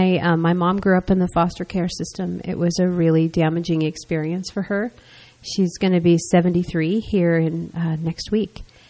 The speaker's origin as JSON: {"language": "English", "region": "New Jersey", "country": "United States", "also_born_or_lived": "Florida", "said": "I started in Florida, and then I'm originally from New Jersey, and when I moved back in 2006, they had a new CASA program in Somerset, Hunterdon, and Warren"}